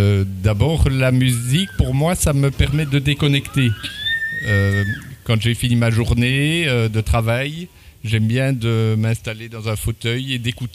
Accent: Belgium; moi, je viens de Belgique. Donc je suis à l'abbaye depuis 10 jours et j'y travaille comme bénévole.

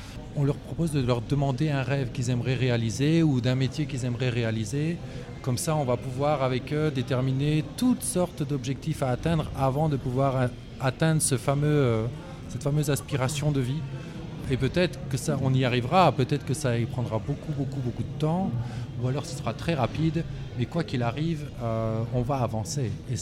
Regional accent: Belgium; Je viens de Belgique

